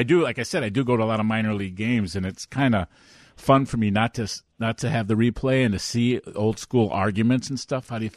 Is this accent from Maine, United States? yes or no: no; Chicago, Illinois, United States; I'm from Chicago. I don't get a lot of sun.